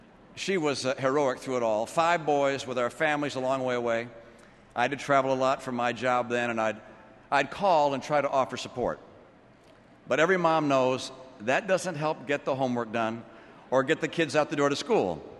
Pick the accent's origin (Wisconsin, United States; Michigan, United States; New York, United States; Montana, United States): Michigan, United States; Detroit; I grew up in Detroit in love with cars and wanted to be a car guy like my dad.